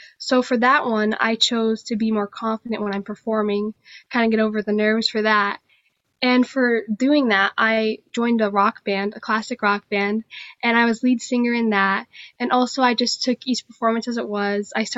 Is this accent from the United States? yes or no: yes; Somerset, Massachusetts, United States; also born or lived in Fall River; I was born in Fall River, and I'm raised right next door in Somerset, so I couldn't think of anything better than representing my home.